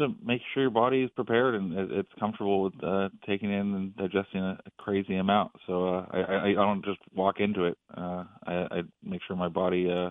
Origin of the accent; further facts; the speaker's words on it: California, United States; Because I was from California. I'm from California.